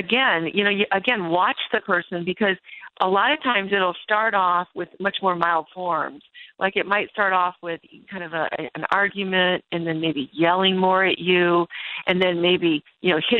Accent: Michigan, United States; also born or lived in Chicago; with my Midwestern roots, I grew up in Michigan. I lived in Chicago for a number of years.

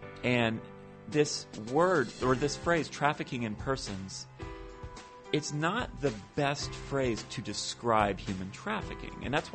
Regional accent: New York, United States; I'm a New Yorker. I love New York.

